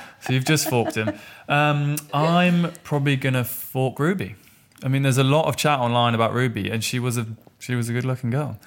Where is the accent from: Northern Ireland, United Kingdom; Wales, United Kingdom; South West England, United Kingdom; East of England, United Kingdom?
East of England, United Kingdom; I'm from Norfolk, so that's like mustard, Coleman's mustard.